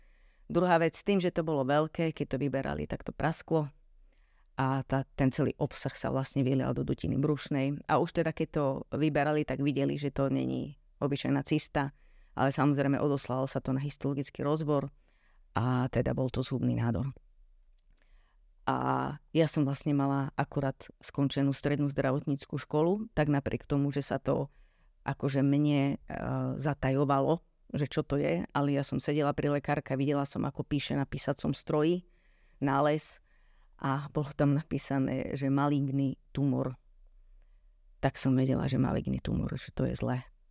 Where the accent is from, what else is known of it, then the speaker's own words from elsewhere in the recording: Vranov nad Topľou, Prešov Region, Slovakia; pretože ja pochádzam z Vranova na Topľou.